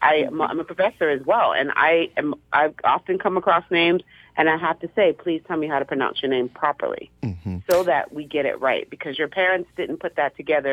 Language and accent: English; United States; I'm Nigerian American as well.